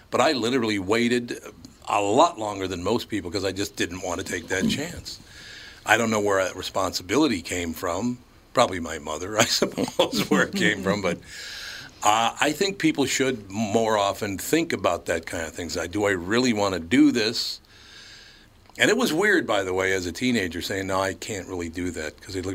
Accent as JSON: {"language": "English", "town": "Minneapolis", "region": "Minnesota", "country": "United States", "tie": "born or raised there", "said": "I grew up in North Minneapolis. There's so many people I know."}